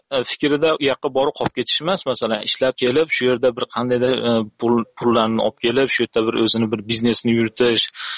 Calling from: Russia; Men Rossiyadan.

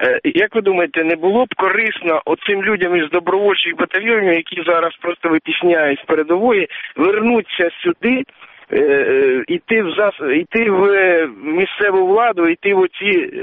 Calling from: Kyiv, Ukraine; я із Києва.

